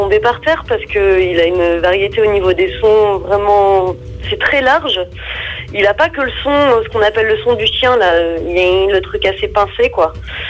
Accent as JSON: {"language": "French", "region": "central France", "country": "France", "said": "Et pourtant, je viens du centre de la France."}